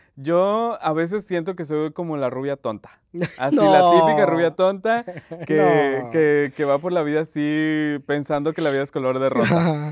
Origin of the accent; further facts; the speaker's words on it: Oaxaca, Mexico; moved away; Sí, porque mira, yo soy de Oaxaca.